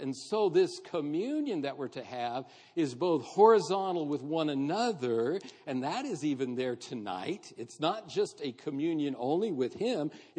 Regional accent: United States; But I have to because I'm, you know, I'm from America. So we have to rehearse.

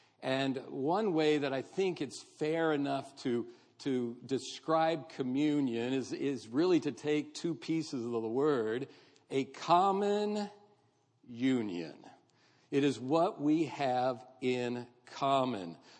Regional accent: United States; But I have to because I'm, you know, I'm from America. So we have to rehearse.

